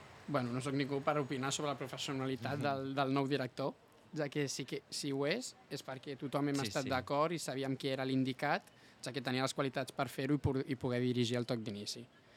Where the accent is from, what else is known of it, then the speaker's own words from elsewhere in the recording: Barcelona, Catalonia, Spain; com a barceloní